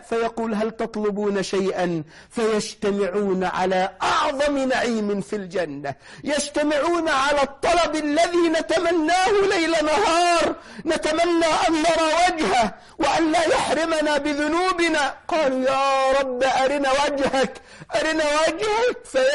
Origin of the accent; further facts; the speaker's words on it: Egypt; شفت اللي أنت بتسميها إحنا عندنا في مصر الأزأزة